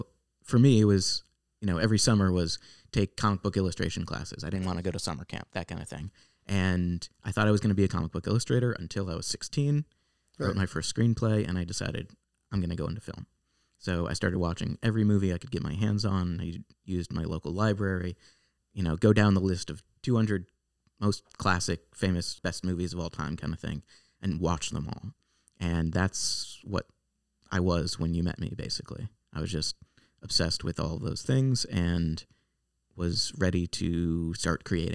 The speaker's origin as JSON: {"language": "English", "town": "St. Louis", "region": "Missouri", "country": "United States", "tie": "born or raised there", "said": "So I grew up in St. Louis, Missouri, and I was always an artistic kid."}